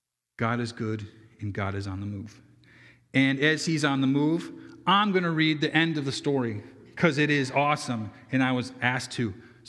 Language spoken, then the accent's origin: English; Lansing, New York, United States; also born or lived in Ithaca; I came from Lansing, but in the long spot, Ithaca. Yes, good things come from those towns, and I'm one of them.